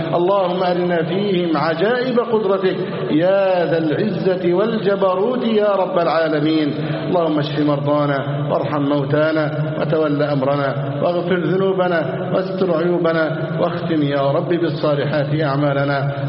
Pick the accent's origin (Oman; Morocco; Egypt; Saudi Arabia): Egypt; اللهم احفظ بلدنا مصر أمنا أمانا.